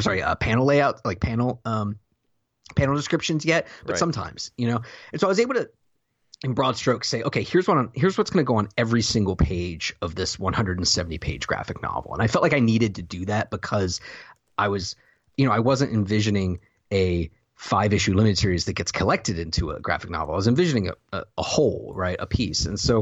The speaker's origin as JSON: {"language": "English", "region": "the South", "country": "United States", "said": "I have no idea. I'm from the South, Josh."}